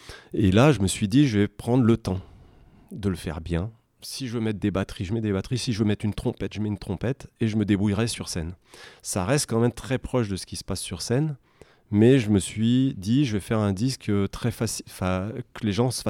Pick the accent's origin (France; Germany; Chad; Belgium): France; Grenoble, Auvergne-Rhône-Alpes; je suis grenoblois